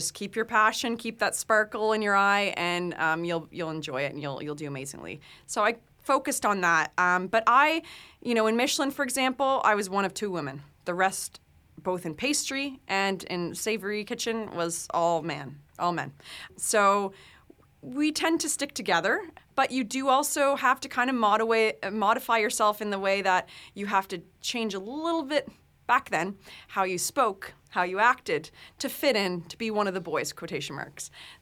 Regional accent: Canada; It's really easy as a Canadian to get that visa.

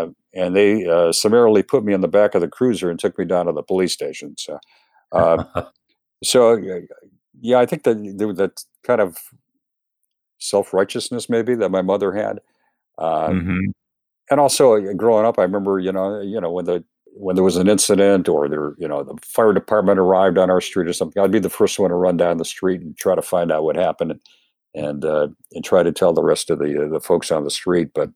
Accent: Cleveland, Ohio, United States; I grew up in Slavic Village, really kind of a special place to me, at least in my heart. I know the neighborhood's not the same anymore, but I grew up at 6723 Siebert Avenue, which Siebert Avenue is one block north of Fleet Avenue

